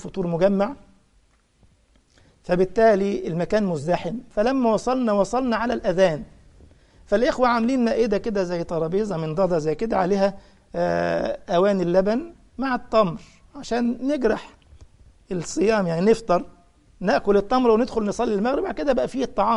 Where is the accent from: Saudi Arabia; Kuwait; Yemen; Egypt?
Egypt; لا تقصد كلمة دارجة عندنا في مصر يقال للمتشدد مثلا أنت حنبلي